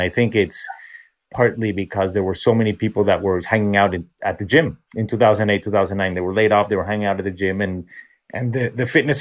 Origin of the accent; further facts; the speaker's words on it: New York, United States; I'm in my hometown in New York teaching an outdoor class